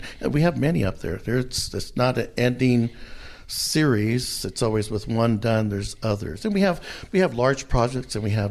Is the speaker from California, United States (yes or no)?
yes; Gonzales, California, United States; I grew up in Gonzales, California, which is in the Salinas Valley, and it's an ag community.